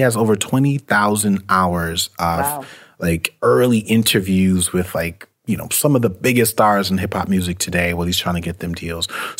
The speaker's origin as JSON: {"language": "English", "town": "New York City", "region": "New York", "country": "United States", "tie": "born or raised there", "said": "And when I was growing up in New York City, I remember there was a show called Video Music Box."}